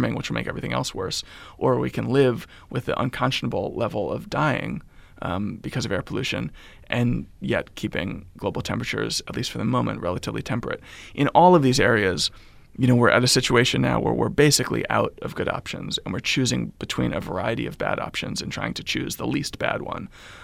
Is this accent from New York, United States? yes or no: yes; New York City, New York, United States; I'm 37 years old. I grew up in New York City, you know, came of age, born in 1982, came of age in the 1990s